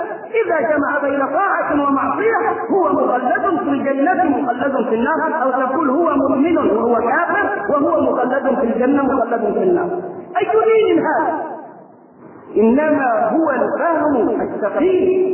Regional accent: Egypt; وبدأ ينتشر فكر التكفير في قرى مصر ومدنها وصل إلى قريتي.

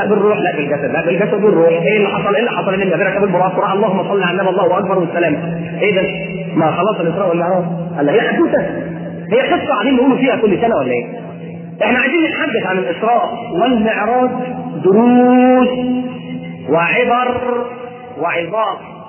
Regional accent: Alexandria, Alexandria Governorate, Egypt; وتروح الترب عندنا في اسكندريه

